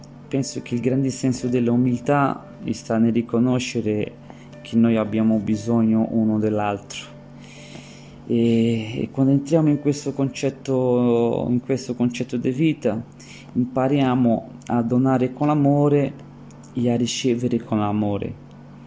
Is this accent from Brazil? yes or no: yes; Brazil; ho 33 anni, sono brasiliano, ho una moglie e due figlie